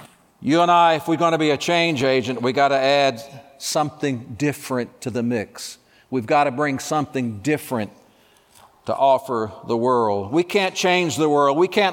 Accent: Alabama, United States; I grew up in the Deep South in Alabama, and my mother made sweet tea that was to die for.

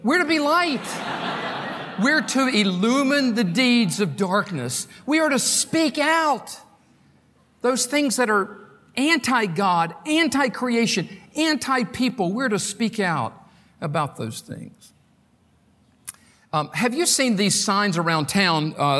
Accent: North Carolina, United States; When I was a kid, I grew up in North Carolina.

